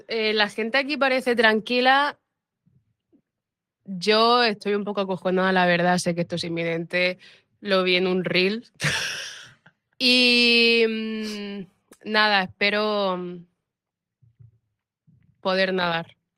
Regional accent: Cartagena, Region of Murcia, Spain; Ya, yo soy de Cartagena.

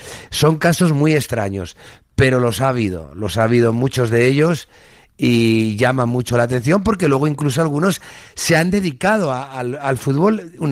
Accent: Osa de Montiel, Castilla-La Mancha, Spain; born or raised there

